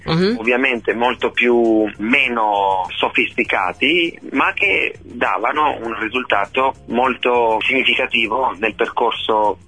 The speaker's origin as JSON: {"language": "Italian", "country": "Albania", "moved": "as an adult", "lives_now": "Italy", "said": "Io sono partito dall'Albania in Italia dopo aver finito i studi, però il percorso inizia sin da piccolo."}